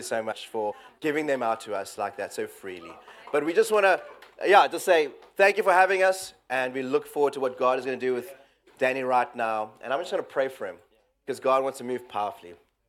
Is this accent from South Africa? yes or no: yes; South Africa; now in London, United Kingdom; I come from London. Well, I come from South Africa.